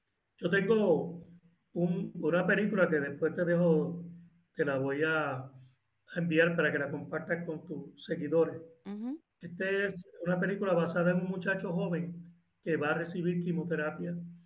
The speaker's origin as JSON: {"language": "Spanish", "town": "Jayuya", "country": "Puerto Rico", "tie": "born or raised there", "said": "porque yo soy de ese pueblo, yo soy de Jayuya."}